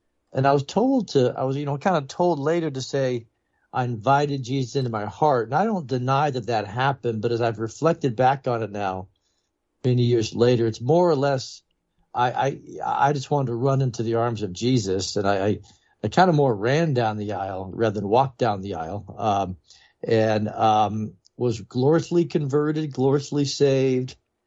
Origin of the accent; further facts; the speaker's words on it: Anchorage, Alaska, United States; And so I was raised in Anchorage, Alaska. My parents were Texans who met and married and raised a family in Alaska. I was born in 65.